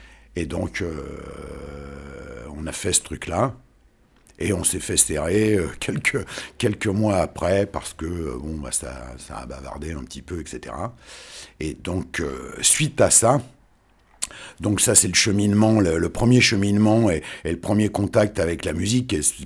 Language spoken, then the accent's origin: French; Tunis, Tunis Governorate, Tunisia; born there; Je suis né à Tunis, Tunisie. Donc, loin de la France, d'une mère d'origine auvergnate et d'un père d'origine sicilienne.